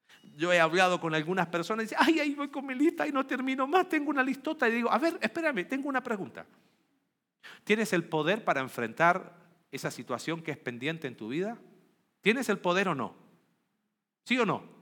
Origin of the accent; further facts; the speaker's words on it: Chile; Él es mexicano, yo soy chileno.